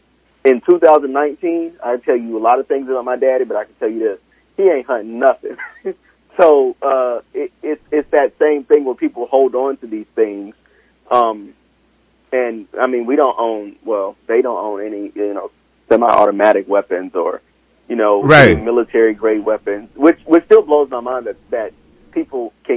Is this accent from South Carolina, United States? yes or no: yes; South Carolina, United States; I know I'm from South Carolina, and I know my dad and my uncles, like, everybody owns guns